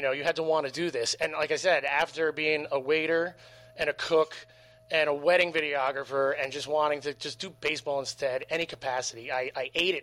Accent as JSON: {"language": "English", "region": "New Jersey", "country": "United States", "tie": "born or raised there", "said": "Bergen County, right over the bridge."}